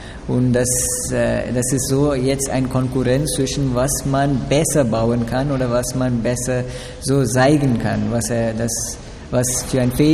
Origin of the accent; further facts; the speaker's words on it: India; German is a second language; moved away as an adult; now in Frankfurt, Germany; ich komme aus Indien.